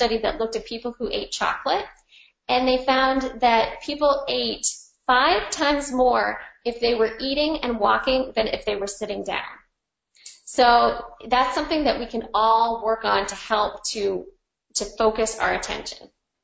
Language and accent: English; Ohio, United States; I'm from Ohio, so as you can imagine, we were very like meat and potato states.